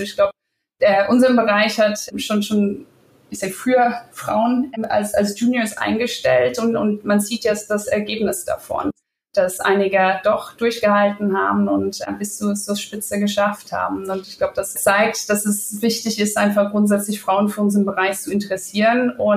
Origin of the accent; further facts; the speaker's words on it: Ireland; German is a second language; moved away as an adult; now in Germany; Wie ihr an meiner Aussprache hören noch, komme ich ursprünglich aus Irland. Ich bin aber in der Zwischenzeit seit 20 Jahren in Deutschland. Ich habe vor ungefähr ein bisschen mehr als 20 Jahren hier ein Jahr in Deutschland studiert, in Regensburg.